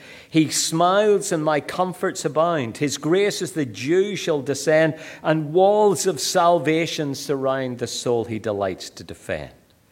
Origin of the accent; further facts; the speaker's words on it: Northern Ireland, United Kingdom; now in Australia; I'm happy to say I'm Irish. But then I grew up in Northern Ireland, which is part of the UK, so I'm British as well. I've been an Australian citizen for years.